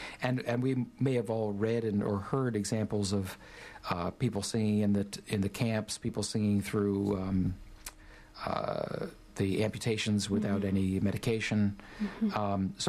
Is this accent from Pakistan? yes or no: no; United States; And then the political realities of being an American, I was living in the States at the time, going to Cuba set in.